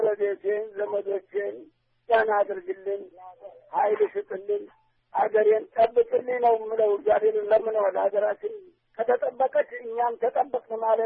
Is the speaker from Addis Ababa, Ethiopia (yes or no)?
no; Bulga, Amhara, Ethiopia; born there; የተወለድኩት ስላሴ ይባላል ቡልጋ 1900 አስር ዓመተ ምህረት ነው የተወለድኩት።